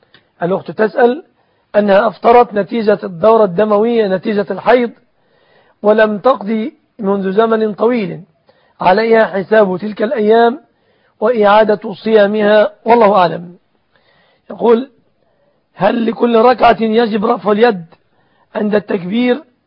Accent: Egypt; فالصداق في بلادنا مصر يشمل 3 أشياء

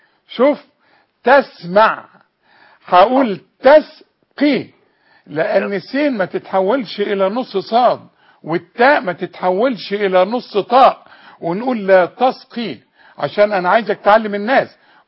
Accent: Sharqia Governorate, Egypt; also born or lived in Cairo; والله اصلا انا من الشرقية وبحب الشراجوة.

